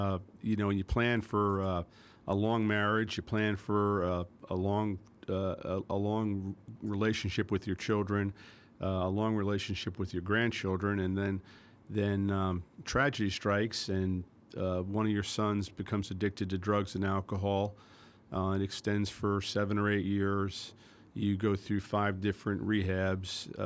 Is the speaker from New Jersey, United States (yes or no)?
yes; Paramus, New Jersey, United States; also born or lived in New York City; I was born in New York City and lived there for 5 years. And then we moved to Paramus, New Jersey, which is a suburb of New York City, and grew up there.